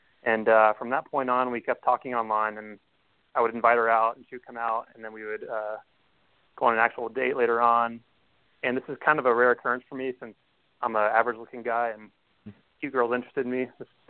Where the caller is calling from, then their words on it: Ohio, United States; calling from Ohio.